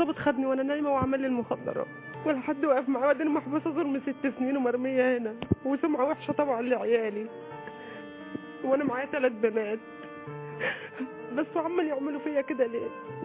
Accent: Sharqia Governorate, Egypt; انا من الشرقيه، قاعدين في الشرقيه بس.

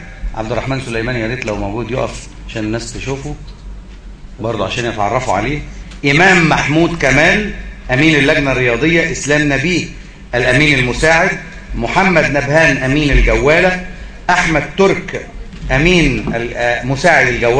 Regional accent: Egypt; نفخر كمصريين

